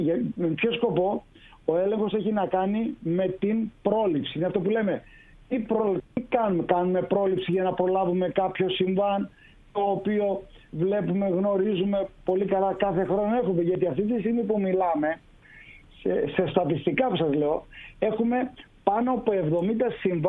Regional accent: Greece; Εγώ είμαι Έλληνας πάνω απ' όλα.

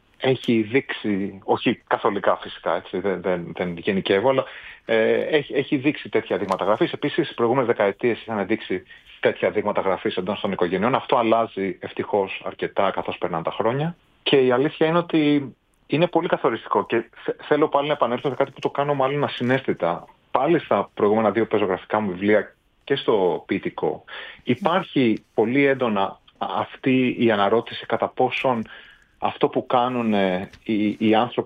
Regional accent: Athens, Attica, Greece; moved away as an adult; Είμαι Αθηναίος, όχι, είμαι Αθηναίος, έχω γεννηθεί και έχω μεγαλώσει στην Αθήνα, έχω σπουδάσει στο Πανεπιστήμιο της Αθήνας, έχω κάνει το διδακτορικό μου στο Πανεπιστήμιο της Αθήνας, οπότε αστικός βίος επί 30 έτη σε μια μεσοαστική οικογένεια

